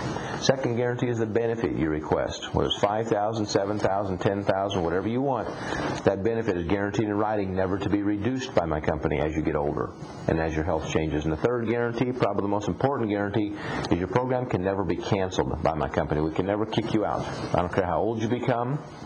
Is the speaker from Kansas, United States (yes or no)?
yes; Hays, Kansas, United States; My mom and dad were both funeral directors when I grew up back in Hayes, Kansas in the 60s and 70s.